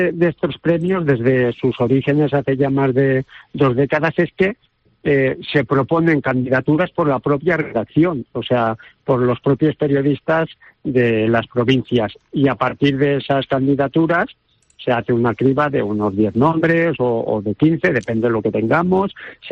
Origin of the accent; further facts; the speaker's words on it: Valencian Community, Spain; Como valenciana